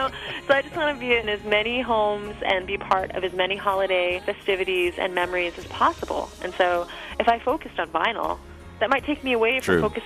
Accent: New York City, New York, United States; I'm so happy to say that I am calling from the city right now. You know, I grew up in New York City, the best Christmas city in the world.

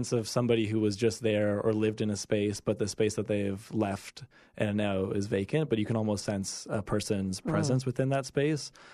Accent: Toronto, Ontario, Canada; now in New York, United States; I grew up in Toronto. Now I live in New York.

